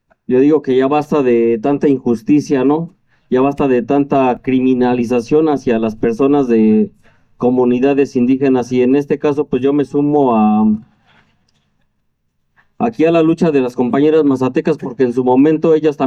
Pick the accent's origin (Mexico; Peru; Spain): Mexico; Toluca, State of Mexico; Vengo de Toluca, del Estado de México